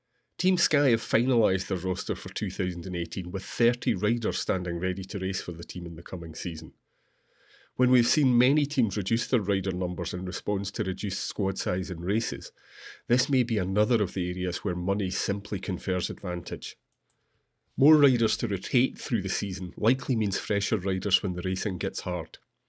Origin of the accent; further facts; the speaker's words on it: Scotland, United Kingdom; which as a Scotsman I'll grudgingly admit has turned into a bloody good race.